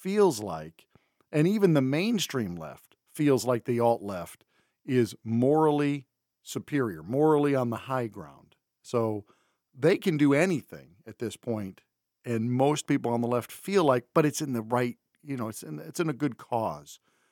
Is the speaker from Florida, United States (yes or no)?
no; Connecticut, United States; This is in my home state of Connecticut.